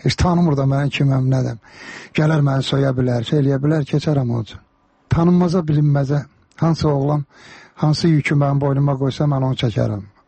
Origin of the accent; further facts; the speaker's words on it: Karabakh, Azerbaijan; Məndə zarafatçı Qarabağlıyam